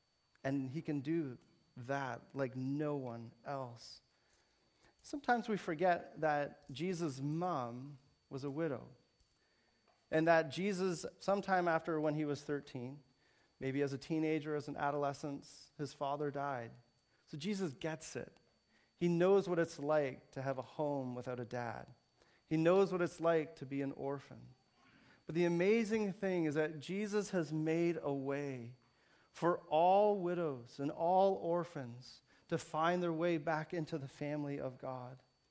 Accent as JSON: {"language": "English", "country": "Canada", "said": "I mean, I'm only Canadian"}